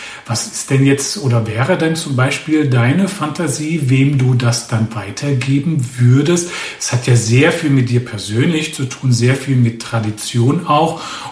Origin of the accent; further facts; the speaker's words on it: Hesse, Germany; ist für mich als Hesse nicht ganz so leicht.